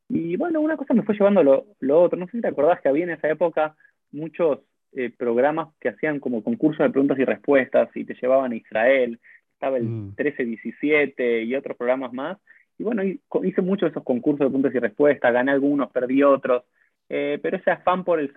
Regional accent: Buenos Aires, Argentina; born there; Acá es en Buenos Aires, sí, nací en Buenos Aires, en el barrio de Colegiales, y lo que siempre me define es una típica familia judía de las típicas argentinas

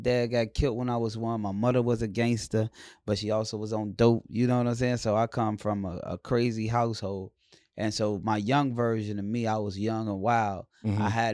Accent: Chicago, Illinois, United States; now in Atlanta, United States; I'm from Chicago. But I live in Atlanta.

